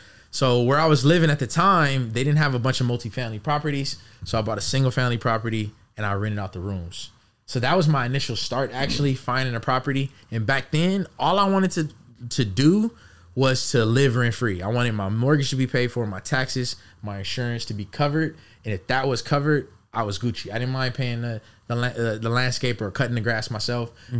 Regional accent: Los Angeles, California, United States; as they already said, founder of Living Rent Free, born and raised in Los Angeles.

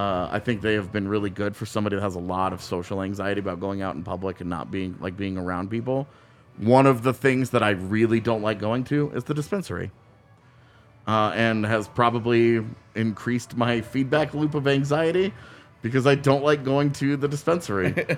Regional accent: Texas, United States; I grew up in Texas, guys. Like, come on. There's a stigma there.

